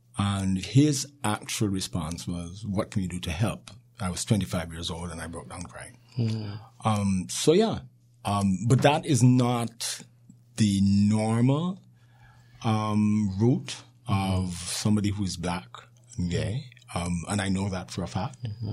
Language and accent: English; Jamaica; now in Canada; So I moved from Jamaica to Canada in 1972.